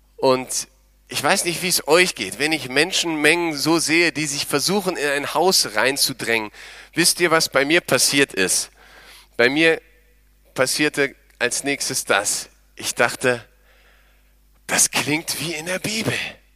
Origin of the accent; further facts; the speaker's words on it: Germany; Und ich stelle bei mir immer wieder fest, dass wir als Deutsche, wenn wir dann so jetzt das erleben, was wir im Moment haben.